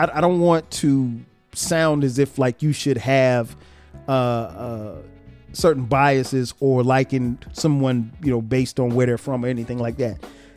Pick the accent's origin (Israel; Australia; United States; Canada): United States; South Carolina; And so for me, growing up in South Carolina, there was no bias because like we loved it all.